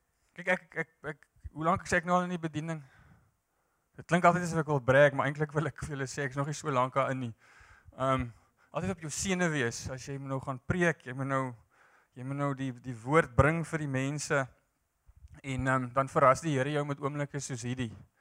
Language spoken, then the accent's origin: Afrikaans; Free State, South Africa; Ek kom uit die Vrystaat uit. Ek is in 'n Mielieland gebore. Nie letterlik nie.